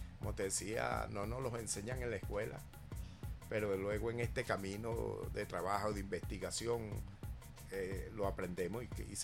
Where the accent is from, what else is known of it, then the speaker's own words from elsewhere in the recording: Caracas, Capital District, Venezuela; Yo soy de aquí, de Caracas.